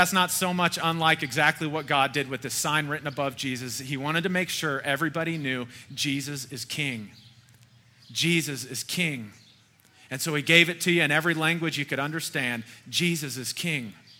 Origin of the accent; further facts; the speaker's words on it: Kentucky, United States; Now, many of y'all know I was raised in Kentucky. And I still remember when I first moved to Kentucky